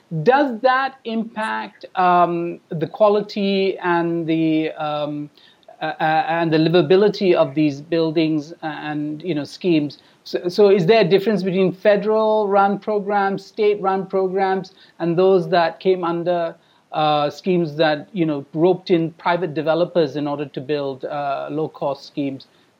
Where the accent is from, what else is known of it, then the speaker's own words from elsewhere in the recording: Singapore; I grew up in Singapore and, you know, I was surrounded by public housing